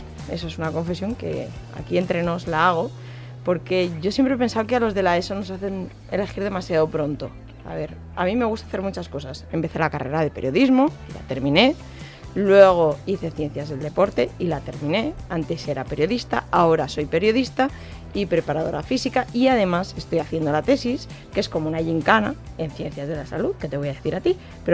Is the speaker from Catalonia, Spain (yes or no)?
no; Madrid, Community of Madrid, Spain; now in Valencia, Spain; Yo soy de Madrid, aunque me siento valenciana, de corazón valenciano. Trabajaba en Madrid y ahora vivo y trabajo en Valencia.